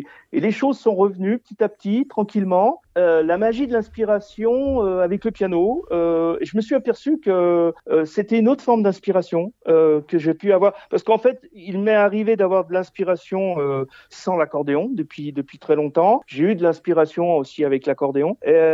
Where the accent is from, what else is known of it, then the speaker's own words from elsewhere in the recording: Auvergne-Rhône-Alpes, France; je suis savoyard d'origine, et en 2019, avec mon épouse, on a déménagé, et on est venu dans le Morvan